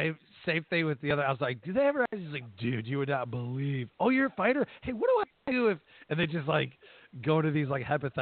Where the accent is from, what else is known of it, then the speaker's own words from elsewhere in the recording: Detroit, Michigan, United States; I grew up in Detroit, like poverty, like middle class, like lower than middle class.